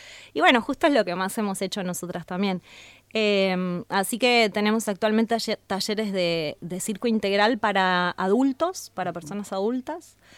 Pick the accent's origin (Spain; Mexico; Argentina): Argentina; Paraná, Entre Ríos; also born or lived in Santa Rosa de Calchines; lo empecé en Paraná, porque yo soy de Paraná, luego cuando me fui a ir a Santa Rosa de Calchines lo continué allá